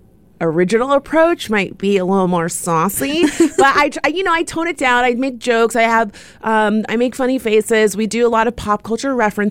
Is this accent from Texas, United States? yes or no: no; Florida, United States; my personal experience growing up in South Florida, oftentimes being the only Black person in my school or at work